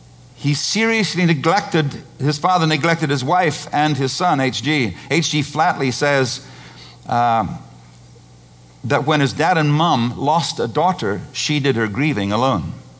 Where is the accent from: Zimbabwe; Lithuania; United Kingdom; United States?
Zimbabwe; I grew up playing cricket in Zimbabwe.